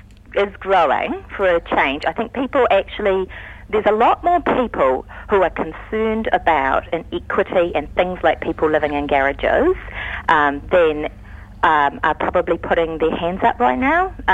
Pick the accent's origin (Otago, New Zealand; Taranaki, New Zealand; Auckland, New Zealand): Auckland, New Zealand; Ponsonby; when I grew up in Ponsonby, it was very multicultural, actually quite poor. My school was 98% Polynesian.